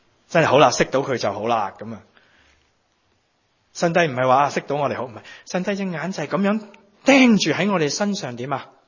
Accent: Guangdong, China; 即系二个食生菜，我哋广东人讲嘅。

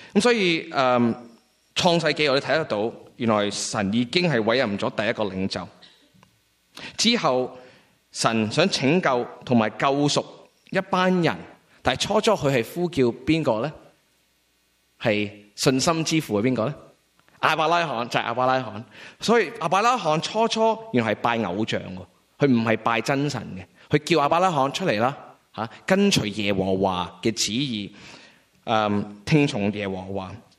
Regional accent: China; 那我们其实想回作为中国人，中国人呢

